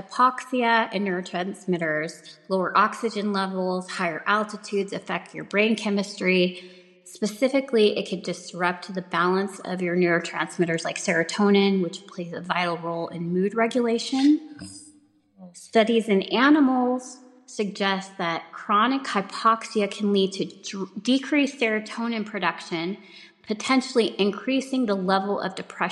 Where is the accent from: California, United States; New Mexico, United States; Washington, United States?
California, United States; now in Utah, United States; Like I remember growing up in California, I knew a lot of people that would travel to Utah because it was so easy to get guns here.